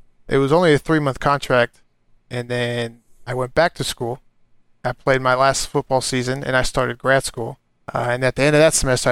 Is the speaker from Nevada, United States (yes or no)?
yes; Las Vegas, Nevada, United States; because I'm originally from Las Vegas. I went from Las Vegas to Nebraska.